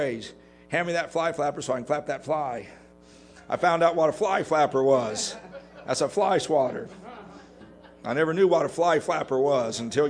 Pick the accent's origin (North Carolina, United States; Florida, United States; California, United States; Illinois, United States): California, United States; moved away as an adult; My wife and I, we both kind of grew up in California. And so when we moved from California to Texas, we learned some things that we weren't used to.